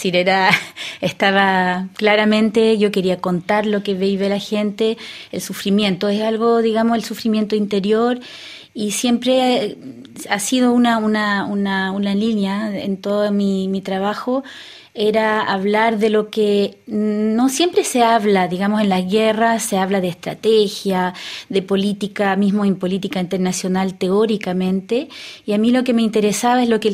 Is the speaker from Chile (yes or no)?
yes; Chile; now in France; porque mi papá es francés y que él venía a Francia de todos modos ese año, pero salí de Chile en el 73 después del golpe. Llegamos aquí a Francia en noviembre